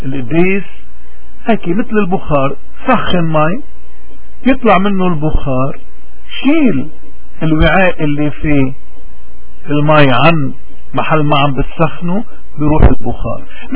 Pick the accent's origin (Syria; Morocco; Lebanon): Lebanon; وهذا هو اليوم اللي نحن كلبنانيين لازمنا